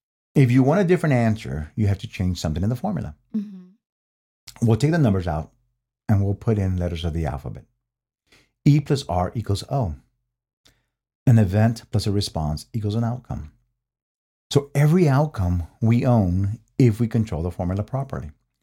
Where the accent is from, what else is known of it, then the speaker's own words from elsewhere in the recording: Houston, Texas, United States; Growing up in Southeast Houston, a lot of people would say it was rough.